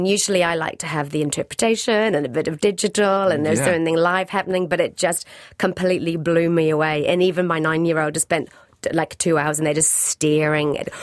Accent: Wallsend, North East England, United Kingdom; moved away; In Wall's End, which is the northeast of England.

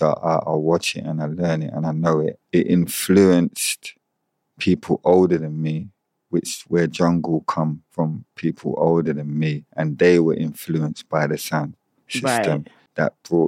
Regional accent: Jamaica; So I feel like that is naturally in me because I'm Jamaican.

